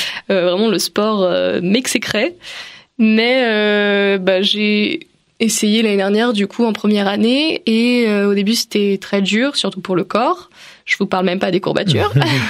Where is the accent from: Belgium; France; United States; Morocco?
France; Occitanie; also born or lived in Montmorency; à moitié vécu dans le 95 et après mes parents ont déménagé dans le Gard.